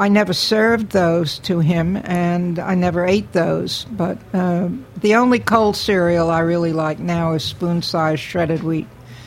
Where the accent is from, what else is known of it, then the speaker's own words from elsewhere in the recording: Brooklyn, New York, United States; And when I was growing up in Brooklyn, on very, very snowy mornings, my mother would announce as she awoke my brother and me, it's a hot cereal morning